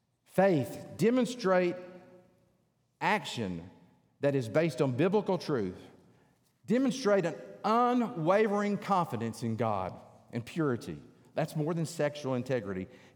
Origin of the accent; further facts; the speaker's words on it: Georgia, United States; I'm from North Georgia. If you can't tell it, my eyes have probably given it away many times in my accent, okay?